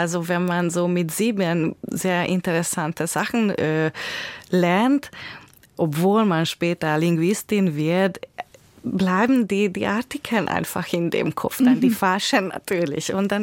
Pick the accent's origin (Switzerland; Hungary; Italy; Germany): Hungary; first language Hungarian; German is a second language; ich spreche Ungarisch, Ungarisch ist meine Muttersprache und das ist am tiefsten in mir natürlich und die ungarische Kultur halte ich für sehr wichtig